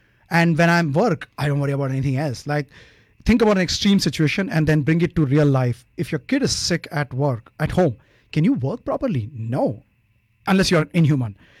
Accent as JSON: {"language": "English", "region": "Rajasthan", "country": "India", "tie": "born or raised there", "said": "This is the place where the desert is, which is Rajasthan. Yeah, so I was born and brought up in Rajasthan"}